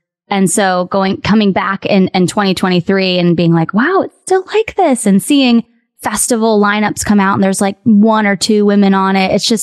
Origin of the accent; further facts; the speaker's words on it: West Palm Beach, Florida, United States; I pivoted to pop punk when it was kind of taking off in my hometown of West Palm.